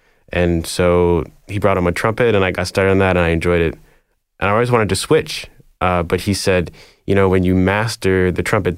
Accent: Richmond Hill, Ontario, Canada; also born or lived in East York; I grew up in East York, and then I moved to Richmond Hill when I was pretty young, 6.

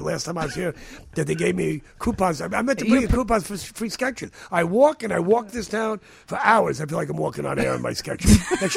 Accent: New York, United States; the exhilaration of being in my hometown and working on a Woody Allen project, and my wife had died a week before. I mean, it was, you know, I'm in New York, which is great.

